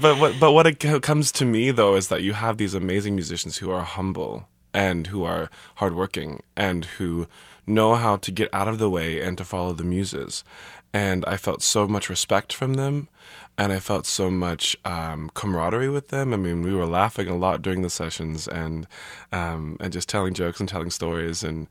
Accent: Olathe, Kansas, United States; I love Kansas City, and I grew up in Olathe

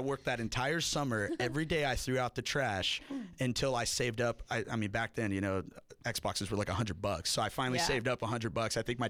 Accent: Yuma, Arizona, United States; I was born and raised here in Yuma, Arizona.

